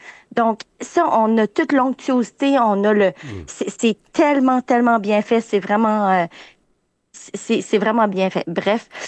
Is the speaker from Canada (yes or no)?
yes; Paquetteville, New Brunswick, Canada; moi, je suis native de Paquetteville.